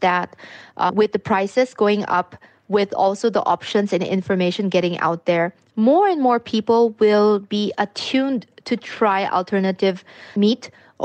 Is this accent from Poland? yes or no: no; Philippines; like I'm from the Philippines, there's a huge population there which is very, very poor.